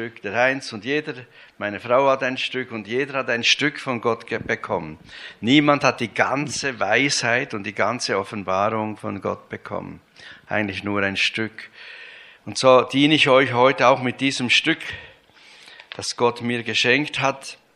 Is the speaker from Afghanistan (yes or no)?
no; Switzerland; Ich bin ein Schweizer